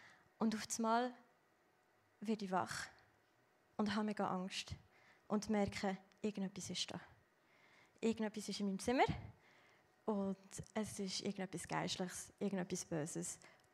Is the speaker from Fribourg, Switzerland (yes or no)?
yes; Fribourg, Switzerland; now in Lucerne, Switzerland; Ich bin im Kanton Freiburg geboren und aufgewachsen. Und ich habe ein paar Jahre, bevor ich auf Luzern gezogen bin, hatte ich einen Traum gehabt.